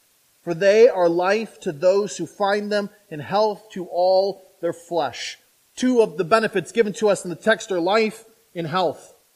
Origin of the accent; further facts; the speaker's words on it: Flint, Michigan, United States; I grew up in the city, so if you don't know this, I grew up in Flint, Michigan, so I lived on a four-lane road. Across from my house was a fire station.